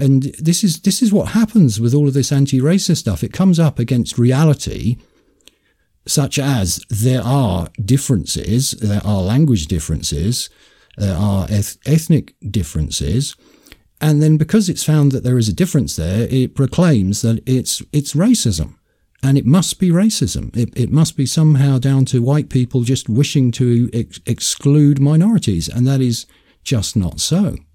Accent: England, United Kingdom; I'm English. I can't speak Welsh.

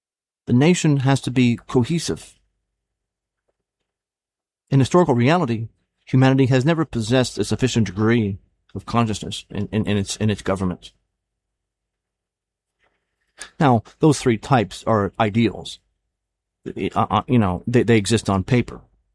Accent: New Jersey, United States; You know, I grew up with the guy on TV every night. You know, I'm from New Jersey.

